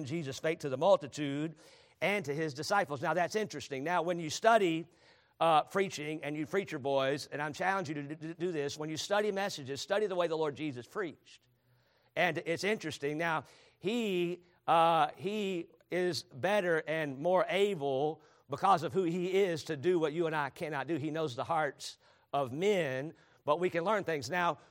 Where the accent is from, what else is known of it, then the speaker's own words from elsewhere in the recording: Charlotte, North Carolina, United States; When I was a kid, I grew up in Charlotte, North Carolina, not too far down the road from here.